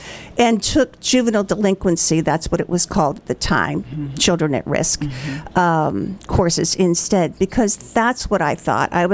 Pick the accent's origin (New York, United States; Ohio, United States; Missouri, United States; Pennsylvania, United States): Pennsylvania, United States; now in Chapel Hill, United States; I've been in this area for 33 years now, 32, somewhere around there. And I came from Pennsylvania.